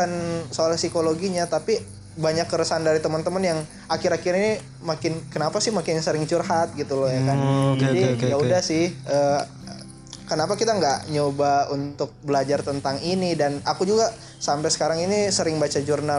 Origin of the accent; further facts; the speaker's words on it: Makassar, South Sulawesi, Indonesia; Aku sama Lutfi ini temenan SMA dan kami emang orang Makassar.